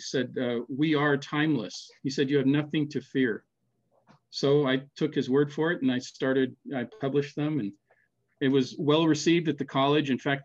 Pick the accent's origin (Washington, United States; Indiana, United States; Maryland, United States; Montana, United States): Washington, United States; Seattle; born there; I was born in Seattle. My brother and I were born in Seattle, and my sister and my eldest brother were born in Norway during the war